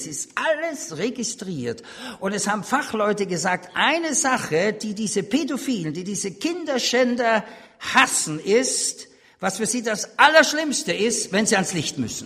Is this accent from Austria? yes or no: yes; Austria; sehr viele Freunde habe in der ehemaligen DDR als Österreicher